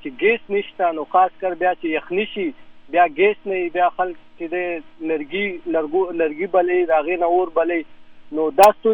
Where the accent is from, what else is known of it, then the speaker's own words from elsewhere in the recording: Pakistan; now in United States; موږ تعلق د پاکستان نه دی